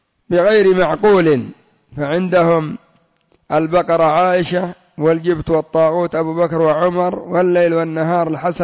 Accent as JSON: {"language": "Arabic", "country": "Yemen", "said": "ومنهم عندنا في اليمن هذا المشهور علي الصليحي"}